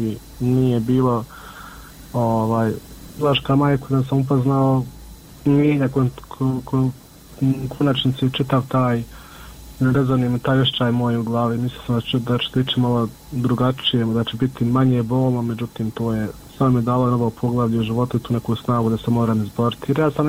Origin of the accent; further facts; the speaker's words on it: Miljevina, Republika Srpska, Bosnia & Herzegovina; mi smo svi gore iz Miljevine.